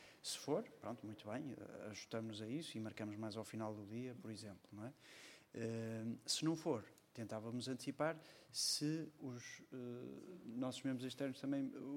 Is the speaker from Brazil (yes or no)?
no; Porto, Portugal; sou do Porto e tenho que fazer essa viagem.